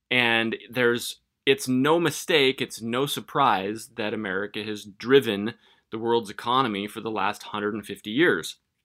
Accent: United States; because, God bless it, I'm an American.

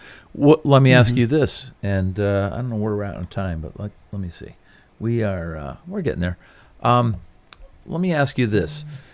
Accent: Canada; And as a Canadian traveling in the United States, I understand. I am a visitor.

